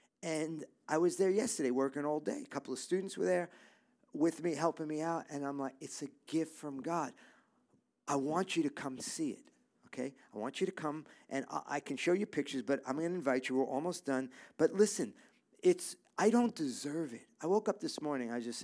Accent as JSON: {"language": "English", "town": "Brooklyn", "region": "New York", "country": "United States", "said": "that's not manly, and I'm from Brooklyn."}